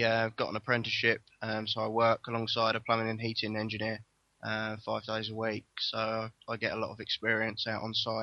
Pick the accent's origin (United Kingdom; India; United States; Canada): United Kingdom; Ashford, South East England; I'm from Ashford, Kent